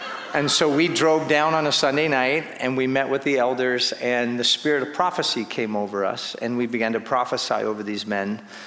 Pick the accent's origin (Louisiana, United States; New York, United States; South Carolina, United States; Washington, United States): Washington, United States; Seattle; I'm from Seattle, and there's only two churches in Seattle, those that are on fire and those that are dead.